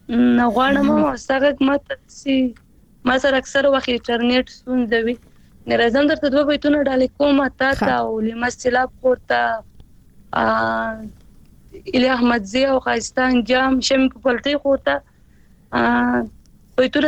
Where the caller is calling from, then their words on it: Quetta, Balochistan, Pakistan; زکوټ نه بلوچستان